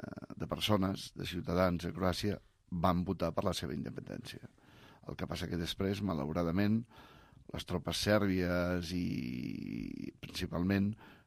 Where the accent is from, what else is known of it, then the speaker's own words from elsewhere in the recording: Catalonia, Spain; des del punt de vista ciutadà de Catalunya, que sóc català, ciutat de peu